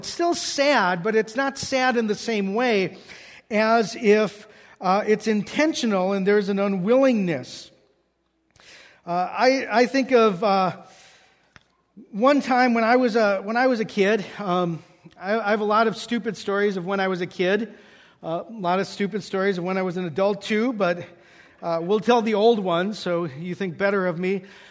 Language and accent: English; Waukesha, Wisconsin, United States; And I found out that he was coming to my hometown. I lived in Waukesha, Wisconsin.